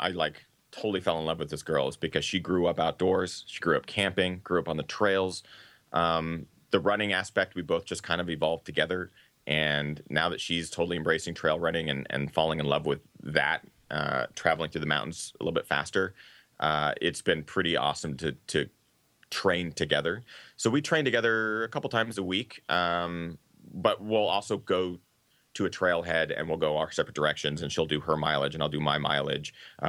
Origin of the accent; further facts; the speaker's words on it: Pacific Northwest, United States; Growing up in the Northwest, you're just blessed with some of the most amazing lush forests.